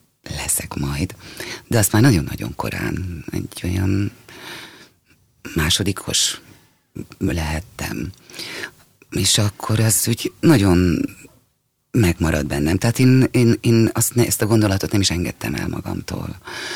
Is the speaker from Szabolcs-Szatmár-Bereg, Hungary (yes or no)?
no; Hajdúböszörmény, Hajdú-Bihar, Hungary; Én vidéken születtem, Hajdúböszörménybe. Tulajdonképpen az a rész, ahol mi laktunk, az egy hát falusi része, mert Hajdúböszörmény város